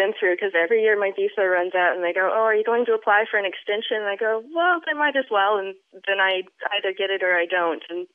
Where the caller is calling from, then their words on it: Gisborne, New Zealand; I'm calling from Gisborne on the North Island of New Zealand.